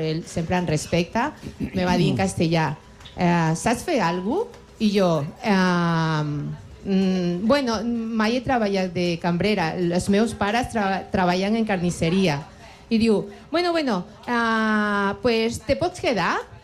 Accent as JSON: {"language": "Catalan", "country": "Ecuador", "second_language": "Catalan", "lives_now": "Spain", "said": "clar, jo vinc de Latinoamèrica, del país d'Equador"}